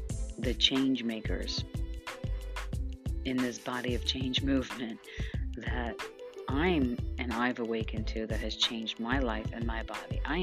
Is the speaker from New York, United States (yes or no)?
yes; New York, United States; I grew up in New York, right down from the train station.